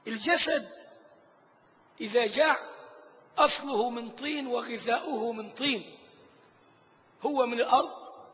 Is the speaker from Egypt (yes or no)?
yes; Egypt; الأرثوذكس دول عندنا في مصر